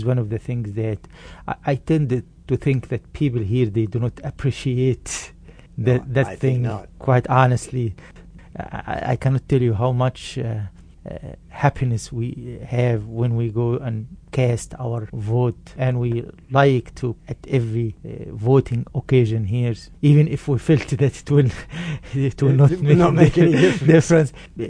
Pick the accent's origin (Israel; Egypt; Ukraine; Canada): Egypt; Alexandria, Alexandria Governorate; English is a second language; now in United States; I was born in Alexandria, Egypt. My mother was a teacher. My father was an accountant. Received my education like any normal child. Used to spend my entire summer by the beaches of Alexandria, enjoying the sun, fishing, swimming, playing with other kids.